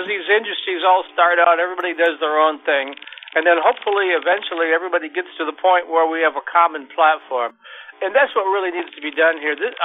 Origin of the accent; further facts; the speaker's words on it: Grand Rapids, Michigan, United States; if you've been to Grand Rapids, like I grew up in Grand Rapids and pretty familiar with it.